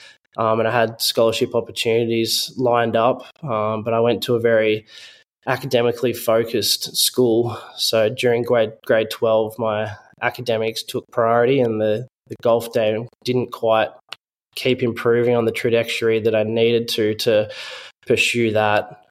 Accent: Gold Coast, Queensland, Australia; So I got pushed into my first amateur event, which was in my hometown on the Gold Coast.

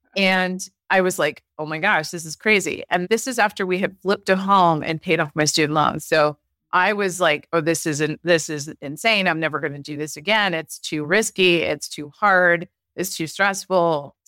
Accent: San Jose, California, United States; I grew up in East San Jose, which isn't like the best area of San Jose.

